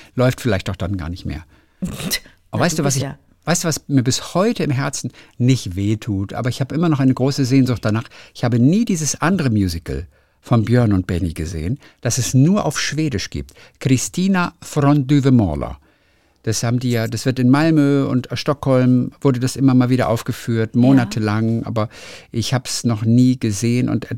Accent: Vienna, Austria; Als Wienerin bin ich nicht so begeistert von solchen Menschen

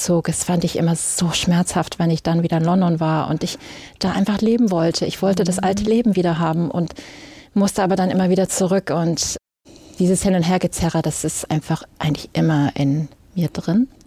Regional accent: Eutin, Schleswig-Holstein, Germany; Also ich bin zur Schule gegangen in Eutin.

